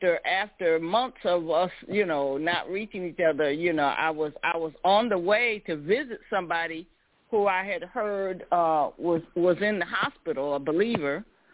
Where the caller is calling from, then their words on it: Clarkston, Georgia, United States; I am calling from the Metro Atlanta area, Clarkston to be specific.